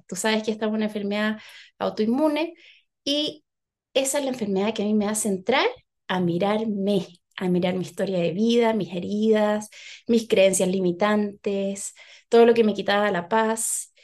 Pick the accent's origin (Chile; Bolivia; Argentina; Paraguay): Chile; also born or lived in Peru; yo soy chilena, viví 11 años en Perú, me encanta Perú, amo Perú.